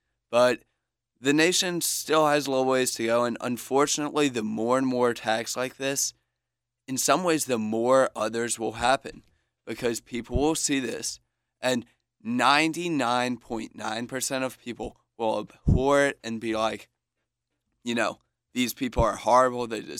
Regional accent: the South, United States; Very somber stuff because I'm from the South.

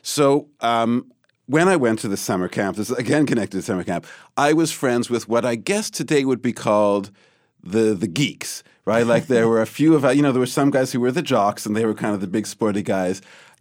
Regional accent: Toronto, Ontario, Canada; Well, so I grew up in Toronto, Canada, and I'm from a Jewish family. In fact, my grandfather was a rabbi in that area. And I had a very strong Jewish identity growing up.

